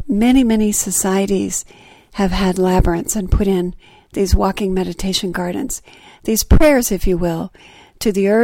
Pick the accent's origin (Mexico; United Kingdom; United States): United States; Texas; now in Georgia, United States; we chose Spanish, because I come from Texas. There's a lot of Spanish influence from that area of the country. And of course, here, even in Georgia, there is as well.